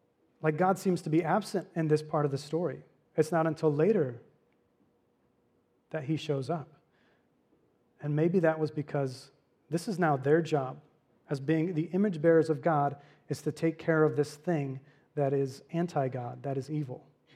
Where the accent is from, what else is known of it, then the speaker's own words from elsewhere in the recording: Miami, Florida, United States; So for me, growing up in Miami, my early years, life was just full of goodness.